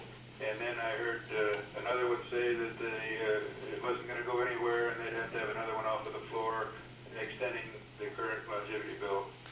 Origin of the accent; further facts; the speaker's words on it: Fairbanks, Alaska, United States; from Fairbanks. I'm a lifelong Alaskan